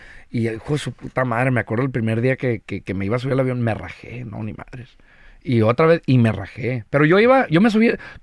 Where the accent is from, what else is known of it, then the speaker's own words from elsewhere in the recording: Mexico; now in United States; yo soy mexicano de corazón, pero pues a huevo, soy americano aquí, pues.